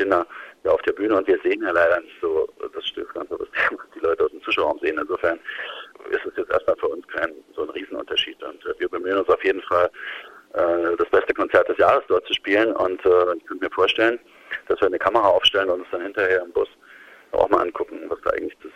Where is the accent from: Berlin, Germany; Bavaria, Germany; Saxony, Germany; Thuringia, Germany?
Saxony, Germany; Dresden; born or raised there